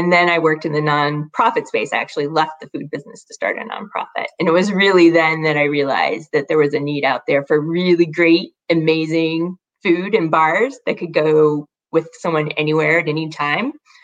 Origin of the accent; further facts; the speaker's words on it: Illinois, United States; moved away as an adult; Well, I'm originally from Illinois, but I married, I guess you'd say, a Wisconsin boy. So I've been in Wisconsin ever since.